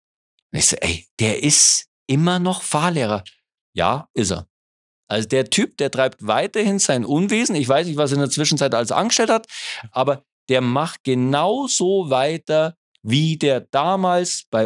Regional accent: Munich, Bavaria, Germany; also ich komme jetzt hier aus München, ja

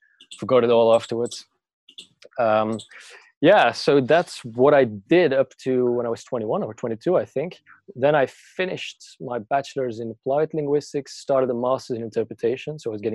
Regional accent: Antwerp, Flanders, Belgium; first language Dutch; English is a second language; 25 years old. I'm from Belgium, from the northern part, from Antwerp. So my mother tongue is Dutch or Flemish. Over the past few years, I've learned quite a lot of languages

